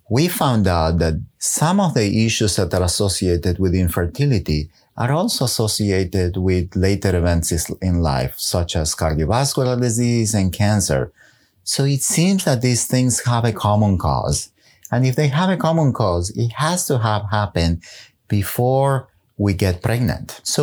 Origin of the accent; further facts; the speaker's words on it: Argentina; moved away as an adult; also born or lived in Israel; I was born in Argentina and I grew up there. And after I finished high school, I moved to Israel to do an undergrad degree in mathematics